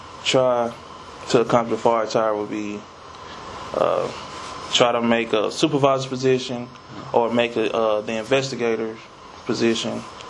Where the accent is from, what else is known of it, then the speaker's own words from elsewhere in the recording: Altheimer, Arkansas, United States; I was raised up in Alzheimer, and I commuted from college to Pine Bluff at UAPB.